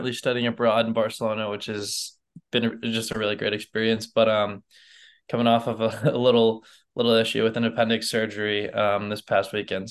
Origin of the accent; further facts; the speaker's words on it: Wayne, Illinois, United States; also born or lived in Seoul, South Korea; I was adopted from Seoul, South Korea when I was just a few months old, and I moved directly to the United States, but specifically the Midwest, and just right outside Chicago. I'm about an hour west of the city. I grew up in a really small town called Wayne